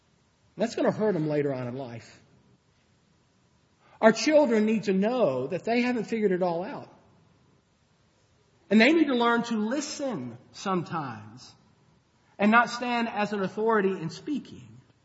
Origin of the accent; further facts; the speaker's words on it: Mississippi, United States; I know I'm from Mississippi, and that's a strike against me in some ways